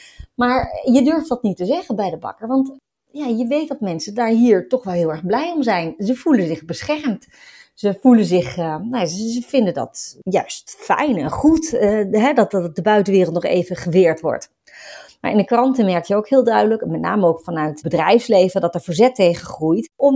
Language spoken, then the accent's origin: Dutch; Netherlands; Nou ja, en voor ons als Nederlanders of überhaupt voor mensen die met banden naar de andere kant van de zeeën, is dat soms toch wel pijnlijk om te zien.